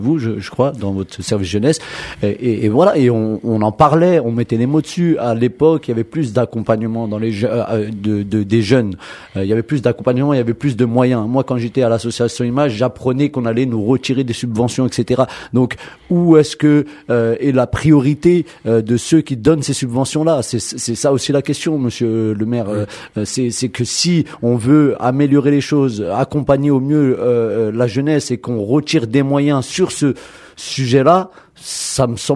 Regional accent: Domont, Île-de-France, France; je fais partie de la commune de Domont, j'ai grandi à Domont et je suis intervenu en tant qu'acteur social dans la commune.

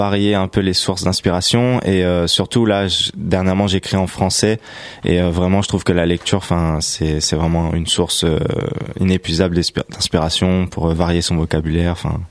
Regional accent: Réunion, France; first language Réunion Creole; French is a second language; Il y a un couplet en créole aussi, en fait, vu que je viens de La Réunion.

